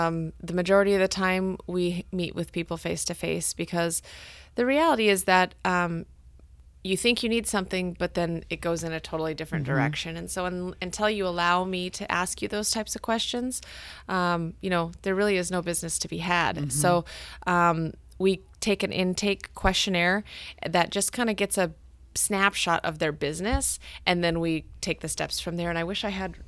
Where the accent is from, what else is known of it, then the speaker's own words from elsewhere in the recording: Alaska, United States; You know, I grew up doing all of the Alaska outdoor stuff, like hunting and fishing